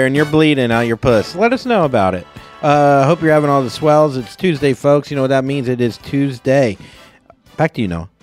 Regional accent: Florida, United States; I'm from Florida.

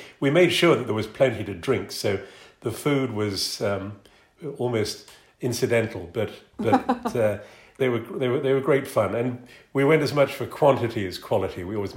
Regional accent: Ireland; Although I was born and brought up in Ireland, my mother was from Stornoway in the Outer Hebrides.

